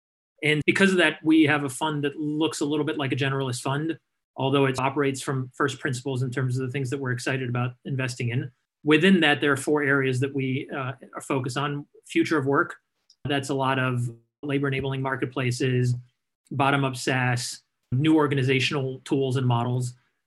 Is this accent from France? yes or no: yes; France; now in New York, United States; because of the fact that I grew up in France